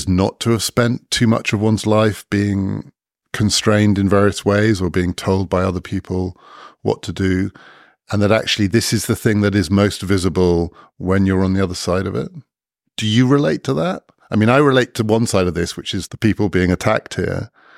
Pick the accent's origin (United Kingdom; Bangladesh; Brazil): United Kingdom; I'm white, I'm male, I'm well off, I'm British.